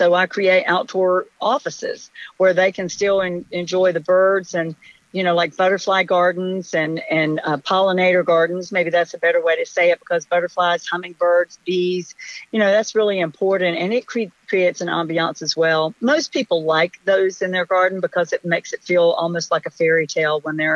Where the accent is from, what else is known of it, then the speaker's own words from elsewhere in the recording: Charlotte, North Carolina, United States; now in Charleston, United States; I'm a Charlotte girl, but now I'm a Charleston girl. I'm from Charlotte, North Carolina.